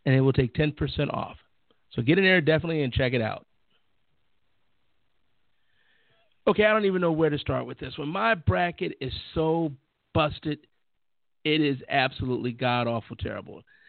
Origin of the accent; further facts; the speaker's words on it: Chicago, Illinois, United States; Believe me, I lived in Chicago. I grew up in Chicago. My dad, we went to all the games.